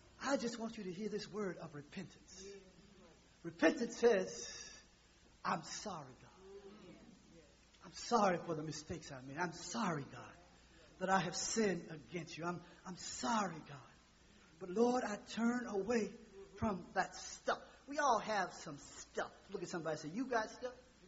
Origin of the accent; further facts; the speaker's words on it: United States; but when I can talk, I'm American.